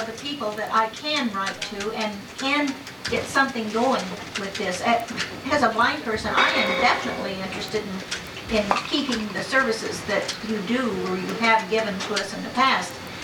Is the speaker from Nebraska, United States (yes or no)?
yes; Columbus, Nebraska, United States; I don't want them to leave Norfolk. I'm from Columbus.